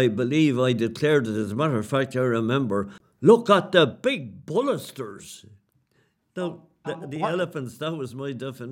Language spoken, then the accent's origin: English; Wexford, Leinster, Ireland; Well, I was born in Wexford Town, North Main Street, in 1929.